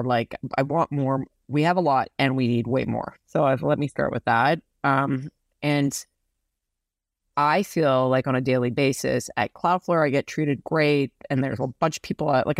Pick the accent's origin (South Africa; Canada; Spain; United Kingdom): Canada; now in San Francisco, United States; Yes, I'm proudly Canadian. I live in San Francisco, but also proudly Canadian.